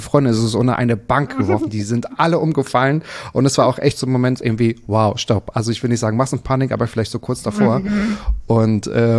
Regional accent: Mecklenburg-Vorpommern, Germany; Ich bin im Müritz Nationalpark aufgewachsen, also mir fehlt der Wald mehr als manchmal Strand und Berge tatsächlich.

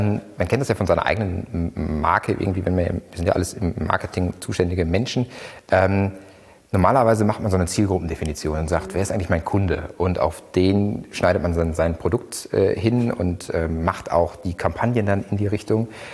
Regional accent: North Rhine-Westphalia, Germany; Ich komme aus dem Ruhrgebiet

